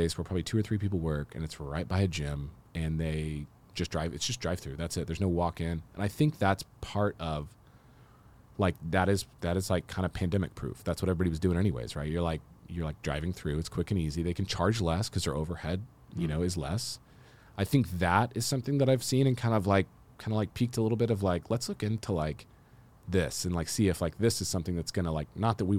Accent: Edmond, Oklahoma, United States; And interestingly, you know, I grew up in Edmond.

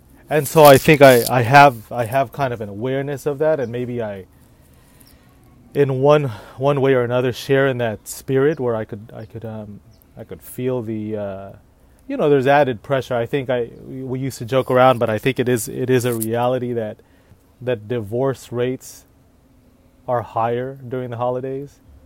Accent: Los Angeles, California, United States; I am Filipino American. Who are you? A Los Angeles native.

